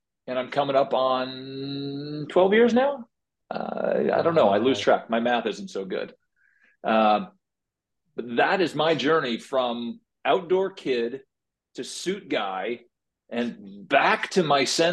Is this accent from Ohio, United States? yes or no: no; Chicago, Illinois, United States; As a kid, I grew up in Chicago, actually, and I went to summer camp in Colorado, and I got introduced to the mountains.